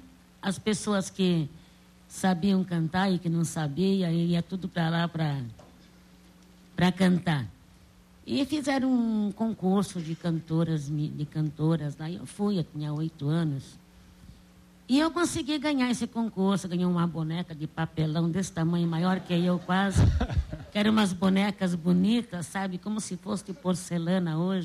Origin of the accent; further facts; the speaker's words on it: Araras, São Paulo, Brazil; Eu sou de Araras e... comecei cantando com meu pai.